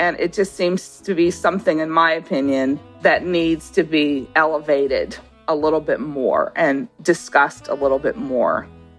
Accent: Los Angeles, California, United States; I started going to Alabama from the age of 8. I grew up in Los Angeles, as you know.

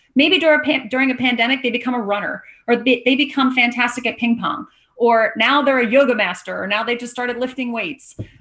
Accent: Philadelphia, Pennsylvania, United States; I'm actually from Philadelphia, but my company is based in the West Coast.

